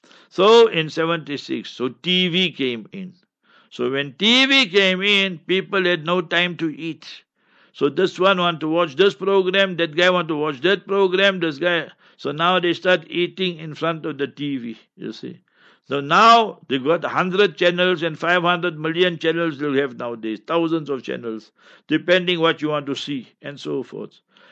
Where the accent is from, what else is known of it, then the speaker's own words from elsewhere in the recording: South Africa; I don't know if you'll know all these things, because I grew up in African township.